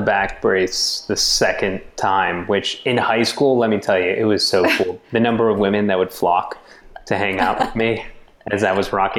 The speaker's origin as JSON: {"language": "English", "town": "Chicago", "region": "Illinois", "country": "United States", "tie": "born or raised there", "said": "I grew up in Chicago, for all the Chicago sports teams."}